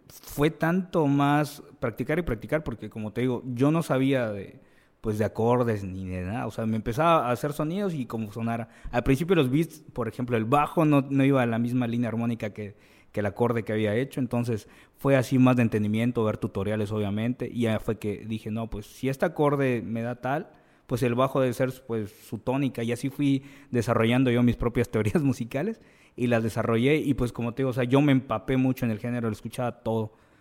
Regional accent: Campeche, Mexico; somos latinos, y más en Campeche, que no voy a mentir, en Campeche yo creo que todos escuchamos cumbia

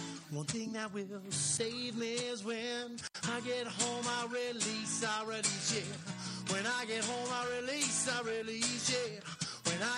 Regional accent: New Jersey, United States; You could just say I'm from Jersey.

